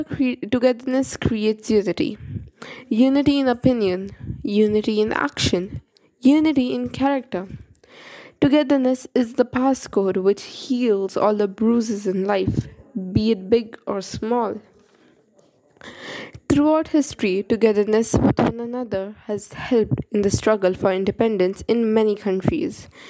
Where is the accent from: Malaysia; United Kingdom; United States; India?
India; from India, speaking on the theme Together with One Another.